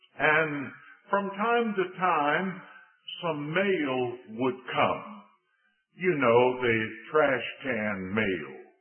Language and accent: English; Richmond, Virginia, United States; You've heard me say that I was saved the latter part of 1954 in my hometown of Richmond, Virginia.